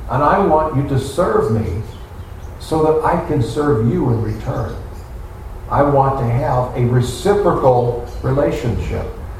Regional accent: United States; I'm an American. I'm a Caucasian American.

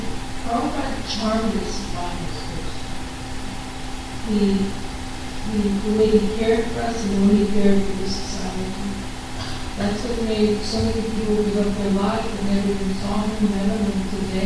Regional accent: Florida, United States; I come from South Florida, and I was picking mangoes

